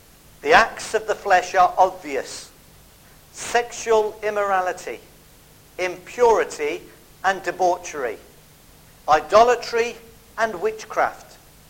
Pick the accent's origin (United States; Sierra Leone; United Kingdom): United Kingdom; Midlands; When I grew up in the Midlands, my uncle used to take me Crown Green bowling